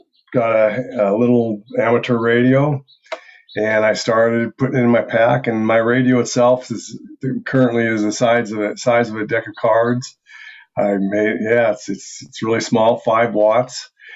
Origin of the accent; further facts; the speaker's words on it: Butte, Montana, United States; now in Pocatello, United States; I'm originally from Butte, Montana. I moved down here about 35 years ago or so, in Pocatello, Idaho